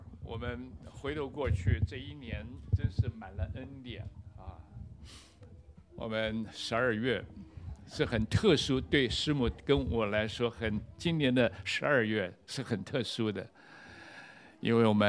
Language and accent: Chinese; China; 今天是我们中国人信耶稣的时代到了。主，你不偏待人，你照样怜悯我们中国人。